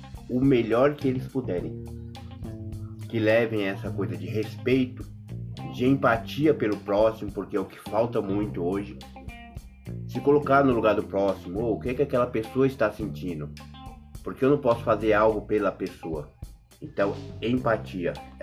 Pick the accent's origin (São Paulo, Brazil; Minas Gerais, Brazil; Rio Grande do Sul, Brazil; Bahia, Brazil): São Paulo, Brazil; eu sou, nasci aqui em São Paulo mesmo, exatamente, na região do Grajaú, ali.